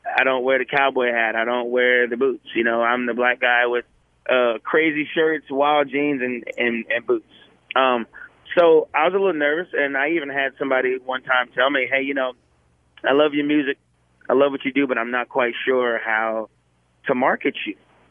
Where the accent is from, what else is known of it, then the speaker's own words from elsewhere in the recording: Milton, Delaware, United States; growing up where I grew up in Milton, Delaware, you know, all my dad listened to was country music.